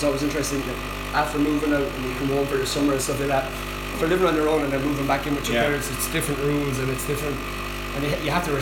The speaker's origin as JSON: {"language": "English", "town": "Carlow", "region": "County Carlow", "country": "Ireland", "tie": "born or raised there", "said": "Carlow was a good little spot to grow up, as you can see."}